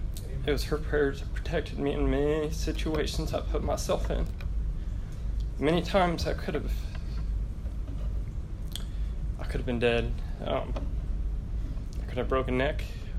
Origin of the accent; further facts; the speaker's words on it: Missouri, United States; And we grew up in Missouri. We lived in Missouri for a while. I was actually born here, but we shortly moved there in, I think, 92.